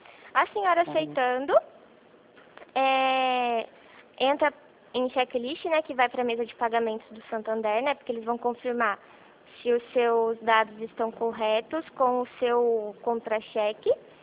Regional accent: São Paulo, Brazil; Interior de São Paulo.

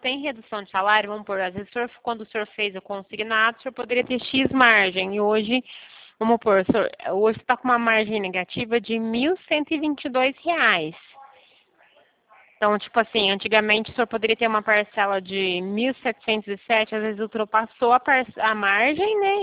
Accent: Paraná, Brazil; Ah, eu sou paranaense.

